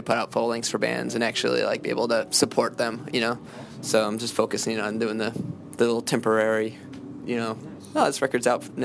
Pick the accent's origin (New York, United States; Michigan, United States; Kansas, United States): New York, United States; Buffalo; which, you know, we're from Buffalo, New York